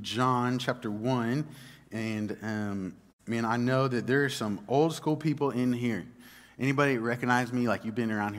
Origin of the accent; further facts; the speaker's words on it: Dallas, Texas, United States; I grew up in Dallas, and so there's two churches that have impacted my life greatly